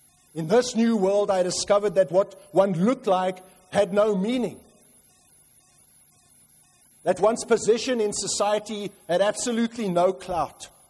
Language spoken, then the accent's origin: English; South Africa; As a child living in a warm climate, for those of you who don't know, I come from South Africa